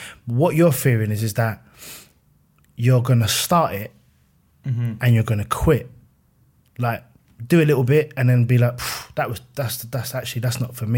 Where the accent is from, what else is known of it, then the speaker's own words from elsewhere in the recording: Fort Worth, Texas, United States; and I'm a kid from Fort Worth in my head, and I'm thinking, how am I even, what?